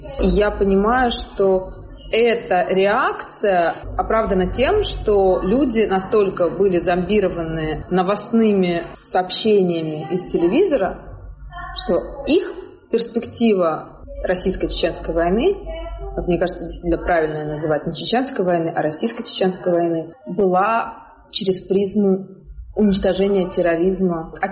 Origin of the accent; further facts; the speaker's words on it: Ukraine; born there; я родилась в Украине, это моя позиция, и это моя родина.